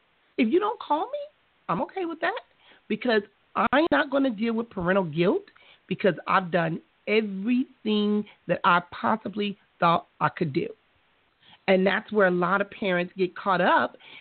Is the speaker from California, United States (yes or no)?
yes; Compton, California, United States; me watching a lot of dysfunction growing up in Compton and seeing families and things of that nature